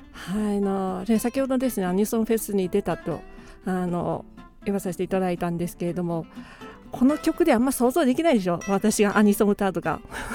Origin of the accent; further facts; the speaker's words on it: Kyushu, Japan; 私と同じ九州出身のですね、熊本ではないんですけれども